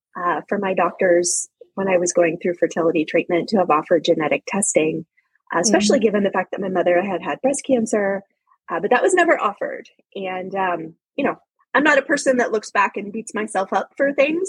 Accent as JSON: {"language": "English", "region": "Ohio", "country": "United States", "said": "I'm actually originally from Ohio. I think sometimes people forget that I'm from the Midwest"}